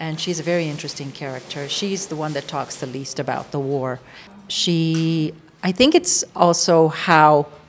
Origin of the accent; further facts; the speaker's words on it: Nairobi, Kenya; I actually was born and raised in Nairobi, and I remember growing up with racism, fear